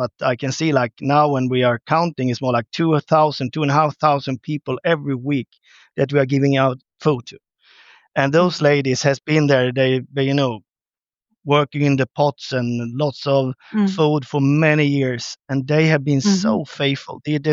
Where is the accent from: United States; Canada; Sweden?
Sweden; English is a second language; me coming from Sweden, we can't just say that, oh, here, we come from Sweden, we do everything the best.